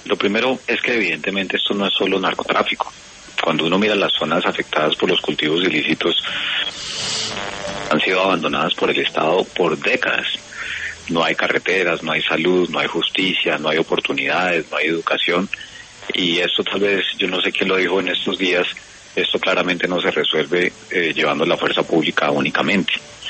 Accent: Colombia; como colombianos

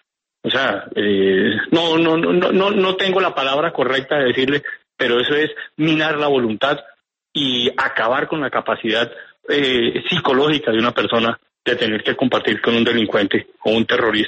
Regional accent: Colombia; somos nosotros como pueblo colombiano

